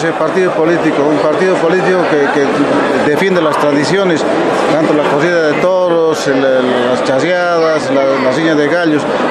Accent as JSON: {"language": "Spanish", "country": "Bolivia", "said": "Yo creo que todos los bolivianos, tanto los bolivianos como los mexicanos, tenemos que mantener nuestras costumbres, nuestros idiomas, nuestros dialectos"}